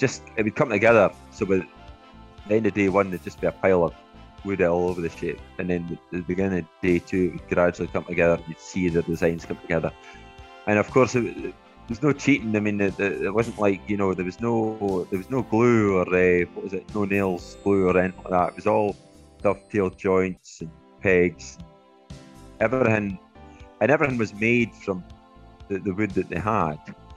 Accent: Perth, Scotland, United Kingdom; and Perth, of course, they're finishing up my hometown.

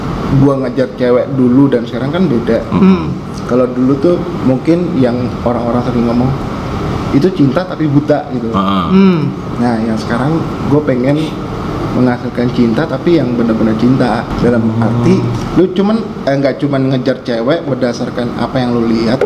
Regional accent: Ambon, Maluku, Indonesia; now in Jakarta, Indonesia; kayak waktu gue dari Ambon kan graphic designer gitu-gitu kan belum ada di Ambon.

